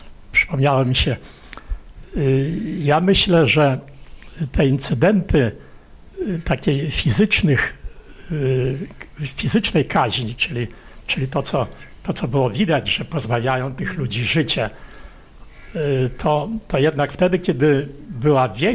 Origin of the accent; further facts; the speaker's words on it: Vilnius, Vilnius County, Lithuania; ja chciałbym jako Wilnianin, który od początku, od 1939 roku